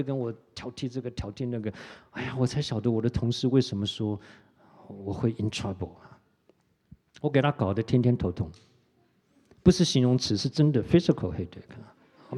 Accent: Taiwan; 我从小跟人家一言不合就可以打的，真的打的。我在眷村里面

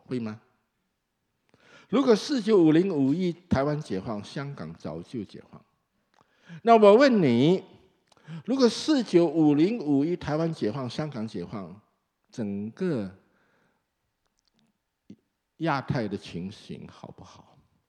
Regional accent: Indonesia; 我是在印尼长大的，所以我可以中间不偏左右啊。

